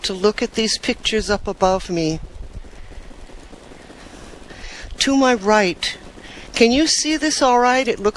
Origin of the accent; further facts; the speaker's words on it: Hawaii, United States; I am a Hawaiian author, writer, artist, and activist.